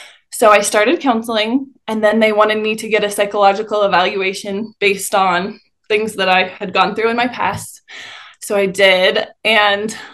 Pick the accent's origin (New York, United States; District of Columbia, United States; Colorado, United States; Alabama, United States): Colorado, United States; Fort Collins; Yes, I am from Fort Collins, Colorado. And me and my husband were both born and raised here, and we still live here and we homeschool our kids here.